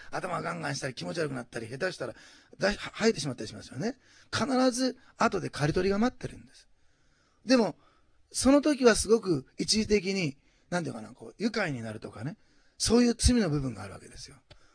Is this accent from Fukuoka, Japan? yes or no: no; Osaka, Japan; 学生時代、私、大阪出身なんですけど、